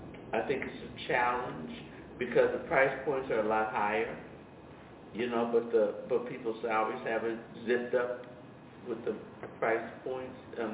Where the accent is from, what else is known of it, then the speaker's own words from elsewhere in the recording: Chicago, Illinois, United States; After the restrictive covenant was lifted, we moved to Chatham, and I grew up in Chatham, and then went away to college, came back, lived